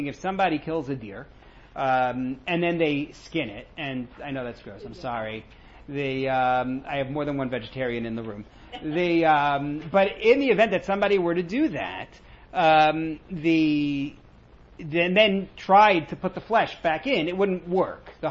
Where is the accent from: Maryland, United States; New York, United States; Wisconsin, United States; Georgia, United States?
New York, United States; which, you know, being a New Yorker, I just, you know, they have four legs.